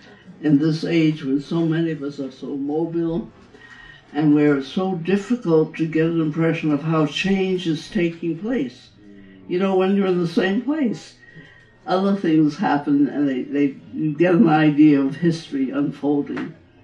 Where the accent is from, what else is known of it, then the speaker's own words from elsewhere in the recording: New York, United States; now in Detroit, United States; I'm a New Yorker. I don't feel like one at this moment, but I grew up in New York, in Jackson Heights. I went to college at Barnard College.